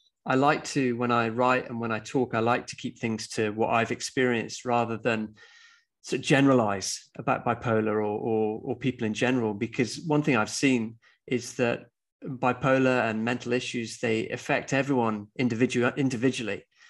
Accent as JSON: {"language": "English", "region": "Scotland", "country": "United Kingdom", "tie": "born or raised there", "said": "I was brought up in Scotland, in the countryside, very sort of beautiful places."}